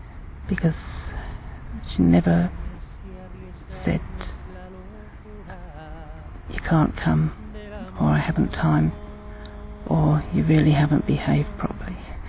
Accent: England, United Kingdom; now in Australia; I'm English, but I've been living in Australia for the last 28 years.

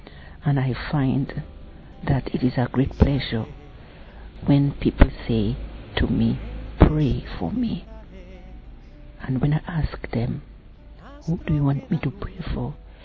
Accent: Dominica; I come from the Commonwealth of Dominica in the West Indies.

